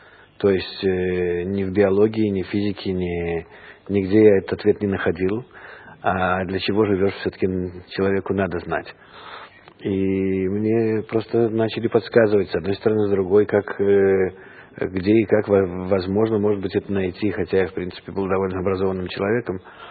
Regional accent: Vitebsk, Vitebsk Region, Belarus; moved away as an adult; also born or lived in Leningrad / Vilnius; now in Israel; Я переехал из Ленинграда к себе в родной город Витебск. Пытался уехать из Ленинграда, затем пытался уехать из Витебска, не получилось, и потом я только переехал в Вильнюс.

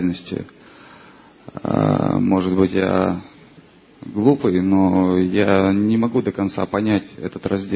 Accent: Moscow, Russia; я из Москвы.

